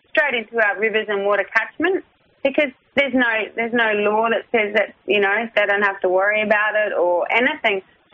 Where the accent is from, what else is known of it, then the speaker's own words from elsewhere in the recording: Gosford, New South Wales, Australia; I was born in Gosford and I've lived in the Central Coast for probably about 11 or 12, and then I moved to Yimundi up in Queensland, Sunshine Coast.